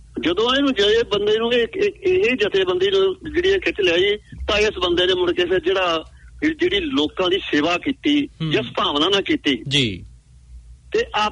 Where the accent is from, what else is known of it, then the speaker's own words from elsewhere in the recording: Punjab, India; ਅਸੀਂ ਮੋਗਾ ਤੋਂ ਤਕਰੀਬਨ 5 ਕਿਲੋਮੀਟਰ ਦੇ ਜਿਹੜਾ ਹੈਗਾ ਪਾਸੇ ਤੇ ਸਾਡਾ ਪਿੰਡ ਬਣਦਾ ਹੈਗਾ ਸਭ ਤੋਂ ਵੱਡਾ ਪਿੰਡ ਜਿਹੜਾ ਪੰਜਾਬ ਦੇ ਵਿੱਚ